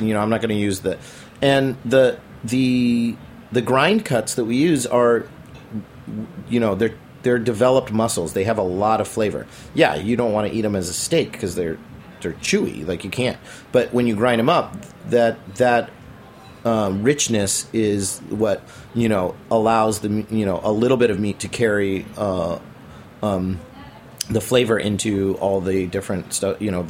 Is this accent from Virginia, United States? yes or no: no; Sacramento, California, United States; So they chose Sacramento, which is my hometown where I grew up, to do this very high-end, upscale Japanese restaurant.